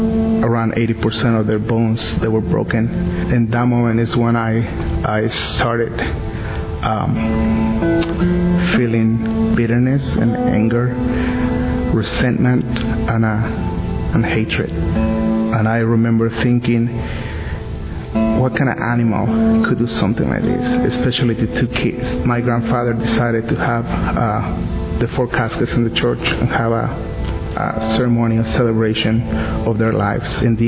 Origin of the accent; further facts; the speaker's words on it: Mexico City, Mexico; English is a second language; As you can hear, I have an accent. I'm from Mexico City.